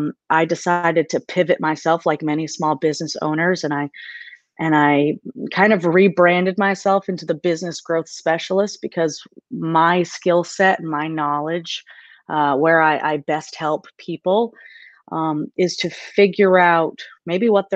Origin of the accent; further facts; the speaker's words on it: Maine, United States; moved away as an adult; now in Nashville, United States; You know, I grew up in Maine, so I'm from Maine. I'm from, you know, the mountains where there wasn't a lot going on.